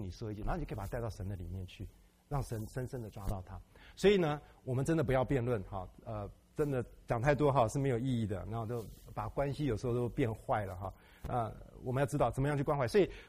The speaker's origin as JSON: {"language": "Chinese", "country": "China", "said": "我们中国人，什么传子不传女"}